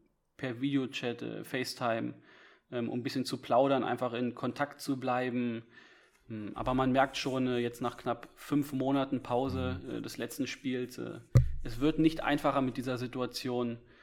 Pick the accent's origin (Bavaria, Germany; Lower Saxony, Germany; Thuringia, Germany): Lower Saxony, Germany; Eischott; Kleines Dorf, gehört zur Gemeinde Rühn in der Samtgemeinde Brome.